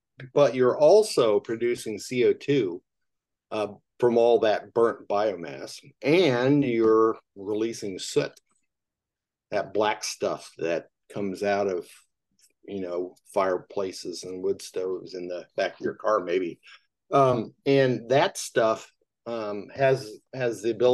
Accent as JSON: {"language": "English", "region": "Missouri", "country": "United States", "tie": "born or raised there", "also_born_or_lived": "Fairbanks, Alaska", "said": "I grew up in Missouri and went to undergrad at the University of Missouri, and then went to the University of Alaska for, of all places, for grad school, and did a couple of degrees up there in Fairbanks."}